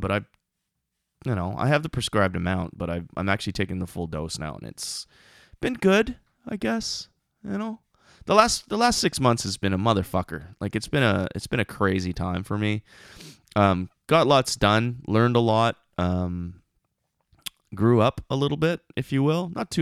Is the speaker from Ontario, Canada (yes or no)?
yes; Thunder Bay, Ontario, Canada; now in Ottawa, Canada; I grew up in Thunder Bay, so winter is in my blood and I don't want it to be there.